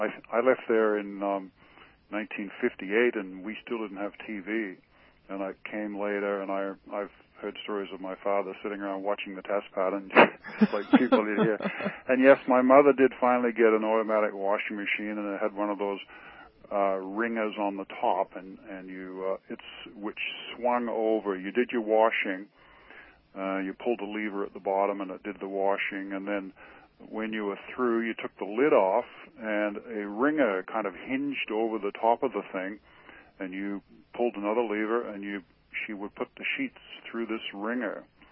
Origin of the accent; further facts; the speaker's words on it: Western Australia, Australia; moved away; where I was raised in Western Australia in the 50s, we waited 6 months to get a telephone.